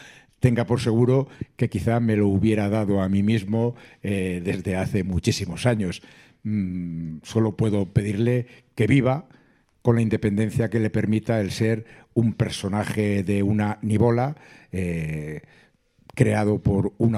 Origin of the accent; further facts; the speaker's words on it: Bilbao, Basque Country, Spain; born there; now in Salamanca, Spain; antes de venir a vivir a Salamanca, a ejercer mi profesión como profesor aquí en Salamanca, di clases de matemáticas en algunos institutos y colegios privados de mi ciudad natal, que como bien sabe es Bilbao.